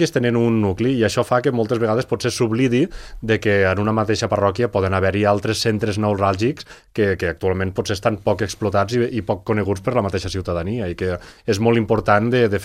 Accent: La Massana, Andorra; Tu has de ser més neutre, jo puc dir que soc de la Massana.

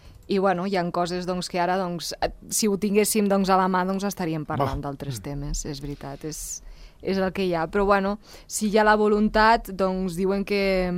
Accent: Andorra; arriben aquestes dates, ara que arriba la Puríssima, i els que som d'Andorra...

